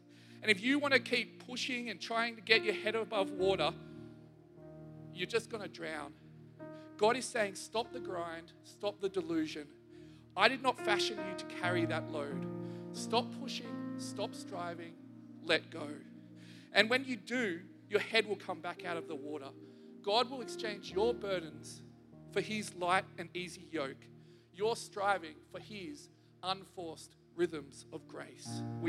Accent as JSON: {"language": "English", "town": "Canberra", "region": "Australian Capital Territory", "country": "Australia", "tie": "born or raised there", "said": "I grew up in Canberra, and I'm one of those rare units who the capital has always been my home. It's always been where I grow up."}